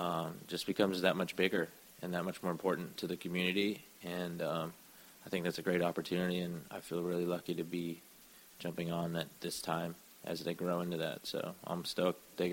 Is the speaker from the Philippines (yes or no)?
yes; Philippines; I'm Filipino. I grew up Filipino, so we'd be eating, like, rice and eggs.